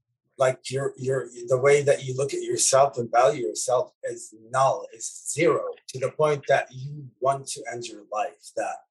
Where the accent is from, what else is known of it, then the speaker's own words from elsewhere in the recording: Lebanon; because music saved my life in a way, as a child growing up in Lebanon.